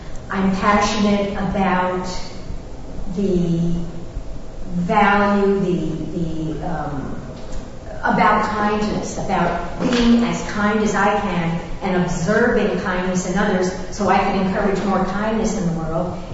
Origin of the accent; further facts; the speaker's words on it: Las Vegas, Nevada, United States; from Las Vegas, and I'm passionate about becoming as